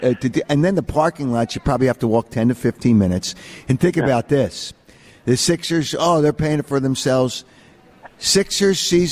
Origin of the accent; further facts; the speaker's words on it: Philadelphia, Pennsylvania, United States; now in Delaware County, United States; I live in Delaware County, and I grew up in Northeast Philadelphia, but it was Philadelphia.